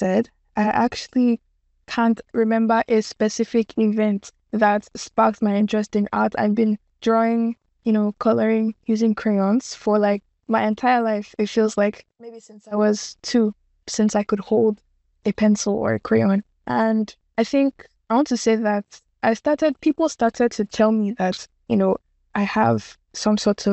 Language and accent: English; Lagos, Nigeria; As a young artist, growing up in Lagos, like as an Igbo person too, growing up around other, you know, ethnicities, not just Igbo, like Yoruba, Hausa, Edo, and so on.